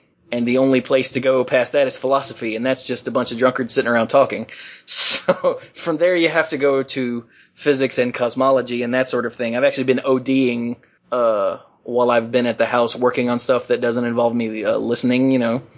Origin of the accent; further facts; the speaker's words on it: the South, United States; born there; I was born in the South, but that part didn't affect me, thank goodness.